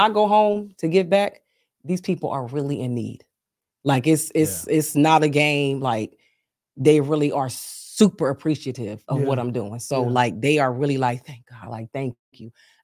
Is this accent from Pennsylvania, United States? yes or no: yes; Bristol, Pennsylvania, United States; I do two big events in my hometown of Bristol, Pennsylvania every year.